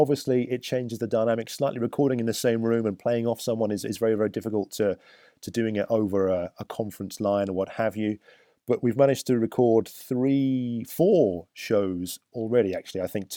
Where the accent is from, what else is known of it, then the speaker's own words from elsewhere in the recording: United Kingdom; Being British, it's very difficult to say I think we do something good.